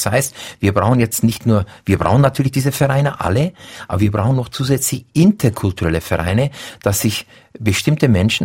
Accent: Bavaria, Germany; Wie gesagt, ich bin in Bayern aufgewachsen

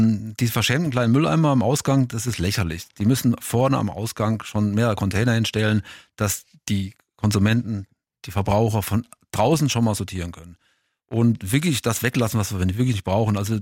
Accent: Siegen, North Rhine-Westphalia, Germany; ich komme aus Siegen und da hatten wir dann unseren kleinen Piraten

